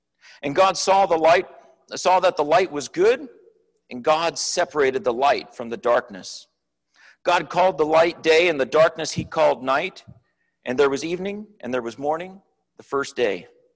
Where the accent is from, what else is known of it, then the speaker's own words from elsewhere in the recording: Hershey, Pennsylvania, United States; As a kid, when I grew up in Hershey, I remember that was the most historic area I'd ever lived in.